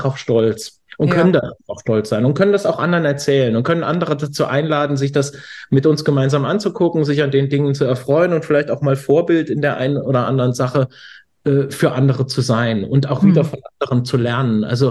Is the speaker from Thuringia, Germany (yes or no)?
yes; Thuringia, Germany; Aber ja, wenn man sagt, okay, wir sind Thüringer und wir haben halt nicht nur Bratwurst und Klöße, ja, sondern wir haben hier eine nachhaltige, wunderschöne Architektur